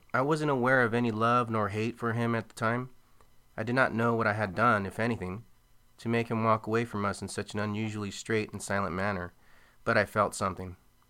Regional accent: East Los Angeles, California, United States; I grew up in East LA. We lived in a house behind my grandfather's house, or rather my uncle's house where my grandfather lived.

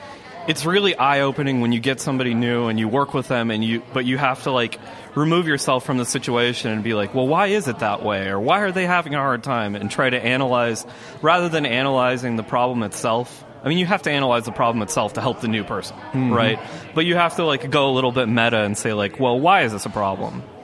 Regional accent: Salt Lake City, Utah, United States; now in Seattle, United States; I grew up in Salt Lake City.

